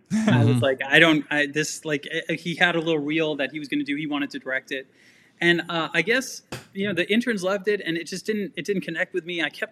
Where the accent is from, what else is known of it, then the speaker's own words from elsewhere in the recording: Virginia, United States; I'm from Virginia. I went to University of Virginia.